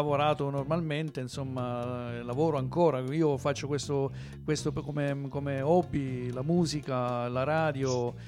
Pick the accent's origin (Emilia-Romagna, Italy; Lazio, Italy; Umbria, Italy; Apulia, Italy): Apulia, Italy; Noi siamo pugliesi, siamo salentini, sia io che Giancarlo.